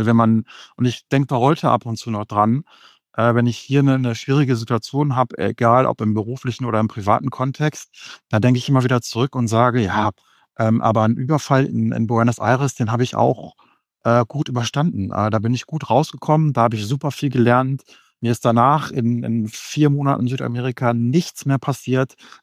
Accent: Germany; weil wir als Deutsche, sage ich mal, eher ein sehr sicherheitsbewusstes, ein sehr planerisches Mindset haben

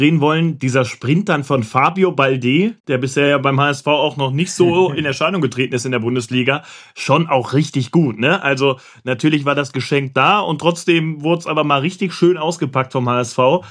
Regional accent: Cologne, North Rhine-Westphalia, Germany; als Kölner sieht man das ganz gern.

